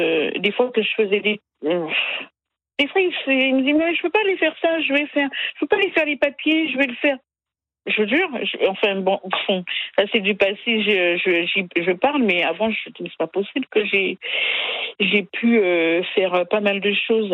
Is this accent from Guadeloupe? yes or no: yes; Guadeloupe; Je suis de la Guadeloupe parce que j'ai dit Guadeloupe par rapport à ma maman, mais mon papa, c'est vrai que, bon, quelques origines lointaines de la Martinique, non plus de ma maman, mais ma maman, elle est de la Guadeloupe